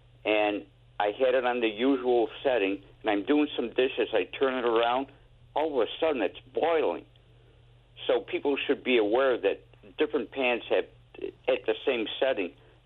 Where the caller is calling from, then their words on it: New York Mills, New York, United States; New York Mills, New York.